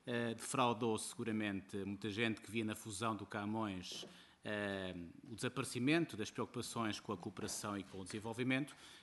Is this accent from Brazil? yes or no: no; Portugal; Sou português